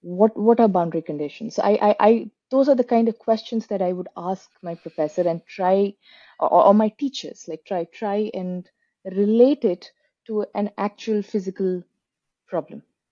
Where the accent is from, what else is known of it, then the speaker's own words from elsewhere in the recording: India; speaking again from the experience of being an Indian student, especially if you are if you're working hard to get into an institute like the Indian Institute of Technology